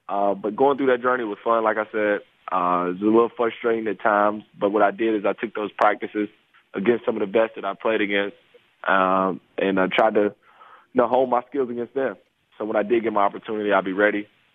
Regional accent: North Carolina, United States; You know, I'm from North Carolina, so we used to have a little slouch socks with some great New Balances.

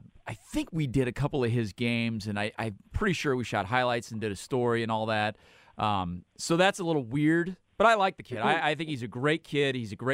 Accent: Kansas City, Missouri, United States; because I'm a native Northlander.

